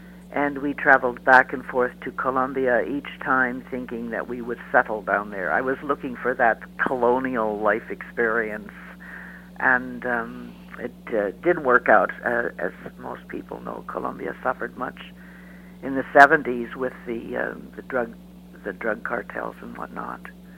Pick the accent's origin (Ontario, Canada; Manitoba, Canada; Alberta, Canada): Manitoba, Canada; Winnipeg; born there; Well, I was born in Winnipeg. I was married in Winnipeg to my husband, who was born in South America.